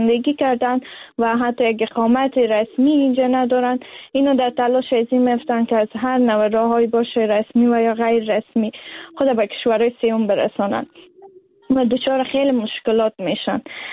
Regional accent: Afghanistan; از لحاظ فرهنگی که در افغانستان ما بزرگ شدیم

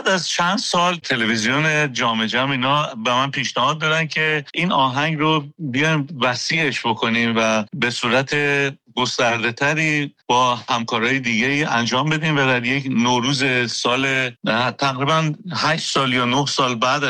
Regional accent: Iran; moved away as an adult; also born or lived in Dubai, United Arab Emirates; اجباراً من از ایران خارج شدم، اومدم به دبی و قرار شد که برم به امریکا

